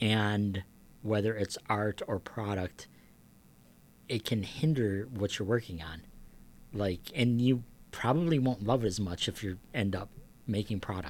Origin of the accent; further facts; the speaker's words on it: Flint Township, Michigan, United States; also born or lived in Flushing; I grew up technically in Flint Township. As a little kid, I was in Flushing.